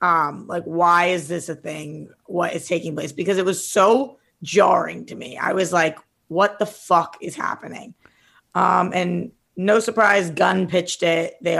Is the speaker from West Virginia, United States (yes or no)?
no; Boston, Massachusetts, United States; And also because most of my family, even though I'm from Boston, most of my family is from Jersey.